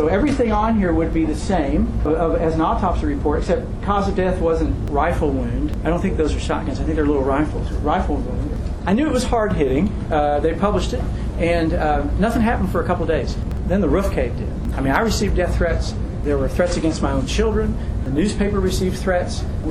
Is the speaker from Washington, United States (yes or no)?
no; Flatwoods, Kentucky, United States; But I'm not one of these guys from Louisville that doesn't know where anything is. Remember, I'm from Flatwoods.